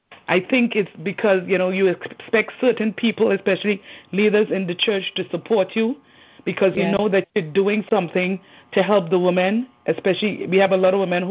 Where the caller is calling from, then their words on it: West Hempstead, New York, United States; I'm calling from Long Island.